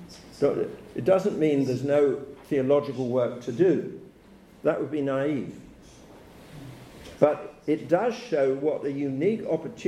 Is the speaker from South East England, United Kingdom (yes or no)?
yes; Brighton, South East England, United Kingdom; in Brighton, England, my hometown, in 1991.